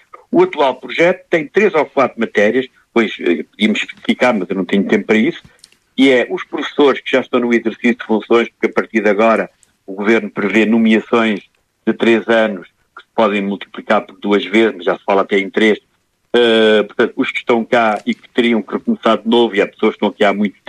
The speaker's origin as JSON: {"language": "Portuguese", "region": "Castelo Branco", "country": "Portugal", "said": "Eu venho do distrito de Castelo Branco, onde já só há 3 deputados."}